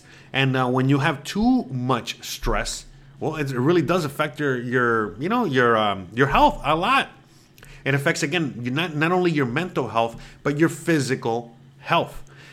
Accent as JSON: {"language": "English", "country": "United States", "said": "Well, I am an American. And I think a lot of you guys are also American or coming from the USA."}